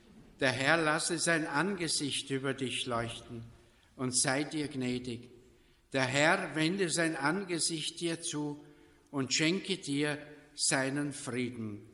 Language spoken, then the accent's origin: German; Kirchbach, Austria; Und ich weiß, meine Heimat Kirchbach, da bin ich sehr verbunden auch.